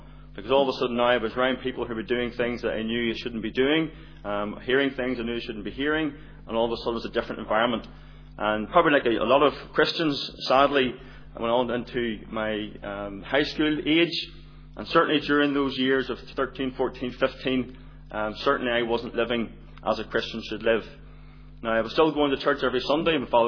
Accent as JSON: {"language": "English", "country": "United States", "tie": "born there", "said": "So I was born in America, have a younger brother born in Canada, have a brother then born back in Northern Ireland, and a sister born over in Papua New Guinea."}